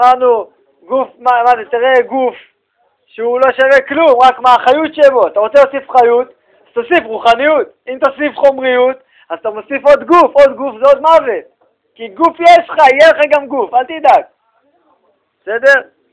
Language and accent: Hebrew; Tel Aviv, Tel Aviv District, Israel; תל אביב, אצלנו בשכונה.